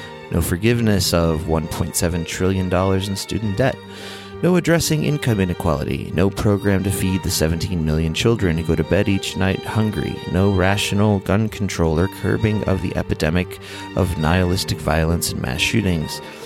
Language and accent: English; Illinois, United States; I think they have like one of their biggest facilities near where I grew up in Illinois.